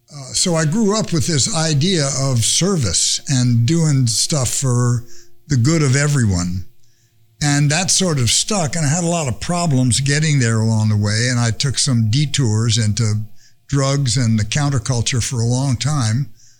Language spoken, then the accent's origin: English; Englewood, New Jersey, United States; also born or lived in Delaware Water Gap, Pennsylvania; Raised in Englewood, New Jersey, and the Delaware Water Gap of Pennsylvania.